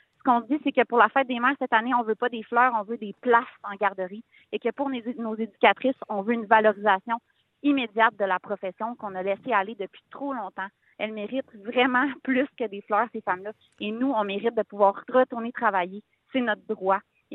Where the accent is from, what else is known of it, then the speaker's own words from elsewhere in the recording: Montreal, Quebec, Canada; now in Bas-Saint-Laurent, Canada; Moi, je suis une Montréalaise nouvellement installée au Bas-Saint-Laurent.